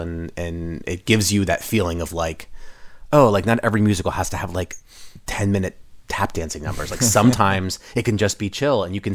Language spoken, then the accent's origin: English; Ireland; I'm from Ireland, and my 40th birthday I spent in Ireland, and I was in Galway